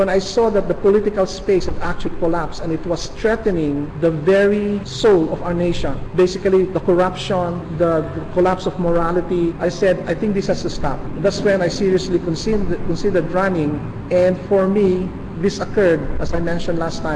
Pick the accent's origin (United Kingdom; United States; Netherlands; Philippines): Philippines; And as a Filipino loving this country, I could not allow that to happen without me stepping forward